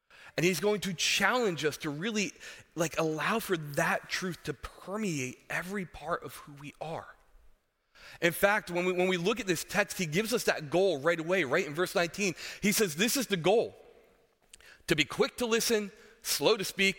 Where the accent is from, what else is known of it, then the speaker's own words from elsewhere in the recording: New Jersey, United States; I know I talk fast. I know I struggle with listening. But part of growing up in New Jersey was we were just perpetually angry.